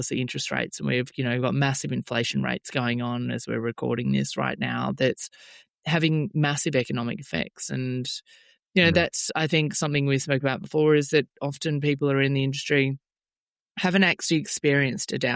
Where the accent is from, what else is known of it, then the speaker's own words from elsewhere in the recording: Melbourne, Victoria, Australia; I'm personally from Melbourne